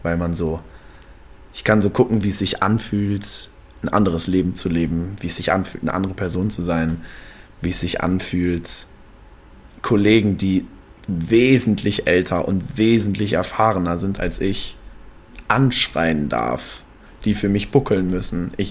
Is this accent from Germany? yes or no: yes; Altenhundem, North Rhine-Westphalia, Germany; bin ich bei uns in Altenhundem in Hit gefahren und habe mir da Wassereis geholt, damit die Schwellung weggeht. Bin dann hier nach Köln gefahren